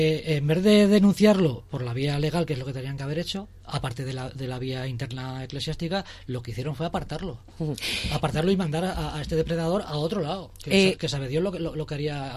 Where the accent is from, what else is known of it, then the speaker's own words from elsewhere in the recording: Castilla-La Mancha, Spain; era de mi pueblo, que somos de un pueblo muy pequeño de Cuenca, de un pueblo de 400 habitantes